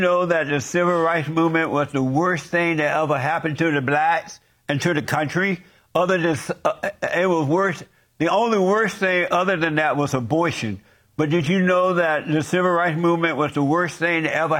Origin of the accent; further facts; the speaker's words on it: Alabama, United States; I grew up in Alabama on a plantation. Did you know that?